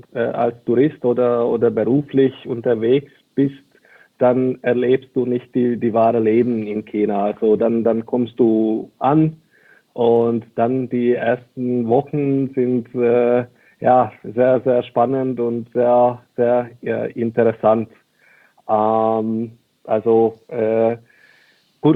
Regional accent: Hungary; Ich bin eigentlich aus Ungarn, aber beruflich sehr deutsch geprägt und mit Strukturen und klaren Regeln.

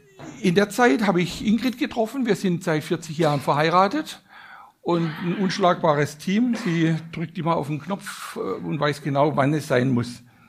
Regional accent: Baden-Württemberg, Germany; Aufgewachsen bin ich in Süden Deutschlands, in Baden-Württemberg.

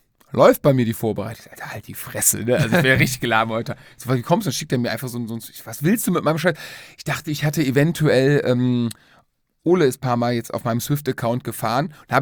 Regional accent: Netherlands; komme aus Holland.

